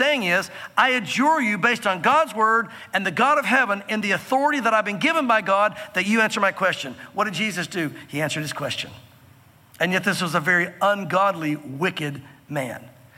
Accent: Tennessee, United States; Again, I grew up here in the South in Tennessee, but we lived out in Santa Fe, New Mexico for a while.

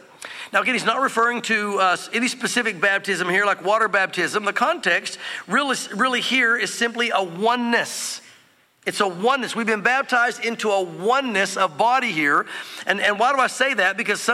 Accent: the South, United States; Again, I was drawn to non-denominationalism because growing up in the South, I was involved in a denominational movement.

